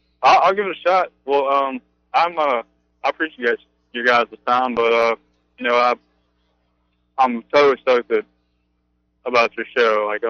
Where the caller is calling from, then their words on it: Prattville, Alabama, United States; I'm in Prattville.